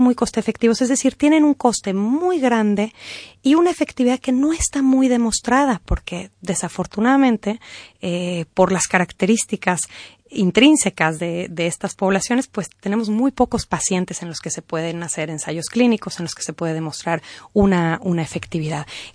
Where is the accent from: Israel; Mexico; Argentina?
Mexico; accent: Mexican; moved away as an adult; now in Madrid, Spain; Soy mexicana, como usted ha notado ya en mi acento y por lo que hemos hablado antes. Me formé en México como economista